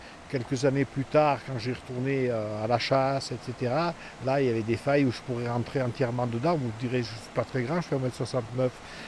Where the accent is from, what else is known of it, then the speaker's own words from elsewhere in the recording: Aiguille, France; Je suis né à Aiguille le 9-9-1949, donc j'aurai 73 ans dans 2 mois. Et j'ai grandi dans la maison qui est là à une centaine de mètres. Donc j'ai passé toute mon enfance. Je suis allé à l'école primaire ici à Aiguille.